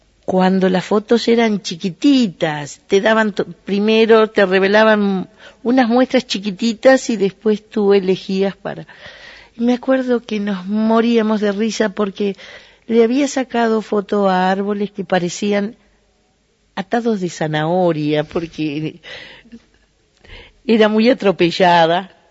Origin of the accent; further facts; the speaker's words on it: Montevideo, Uruguay; Yo me crié en La Teja toda mi vida, fui al Liceo del Cerro